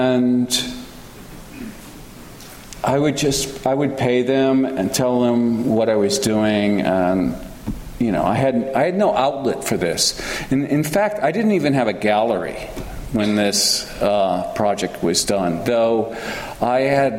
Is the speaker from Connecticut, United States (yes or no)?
yes; Connecticut, United States; And I bring up Yale a lot, like I'm proud of it or something, but I'm from Connecticut.